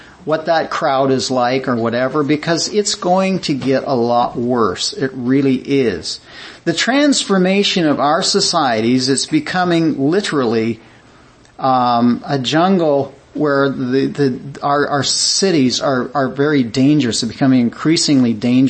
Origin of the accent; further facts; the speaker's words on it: Mississauga, Ontario, Canada; because I grew up in Mississauga, I grew up in a little place called Clarkson. Nice little community, nice little village.